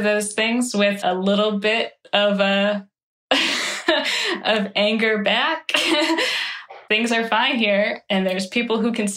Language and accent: English; Midwest, United States; Yes, in the Midwest, this is how we argue.